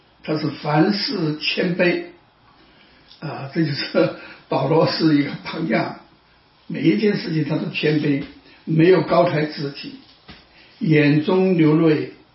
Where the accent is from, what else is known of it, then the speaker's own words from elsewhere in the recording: China; 我们中国人一般就把它叫做上帝，或者把它叫做天老爷，好不好？这是我们中国人的叫法。